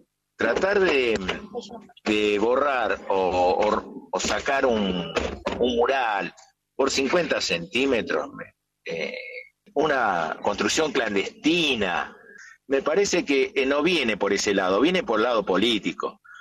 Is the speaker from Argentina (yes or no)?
yes; Argentina; Acá somos todos argentinos, todos tiramos para el mismo lado